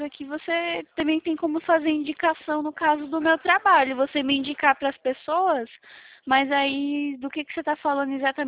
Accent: São Roque, São Paulo, Brazil; also born or lived in Boa Viagem, Brazil; Ah, não, não, eu sou de São Paulo, da cidade de São Roque. É conhecido também como a cidade do vinho

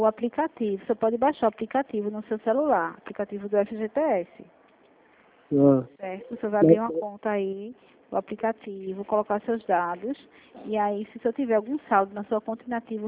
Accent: Recife, Pernambuco, Brazil; Eu sou daqui do Recife.

